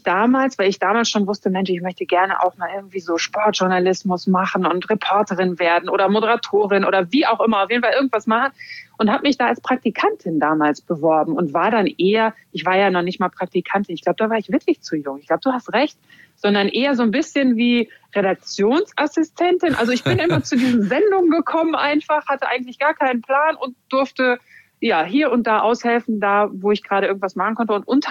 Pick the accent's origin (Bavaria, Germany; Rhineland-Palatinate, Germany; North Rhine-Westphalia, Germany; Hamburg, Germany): North Rhine-Westphalia, Germany; 11 Jahre in Köln verbracht. Also NRW so grob und speziell fühle ich mich einfach, ja, komme aus dem Ruhrgebiet. Das ist meine Heimat.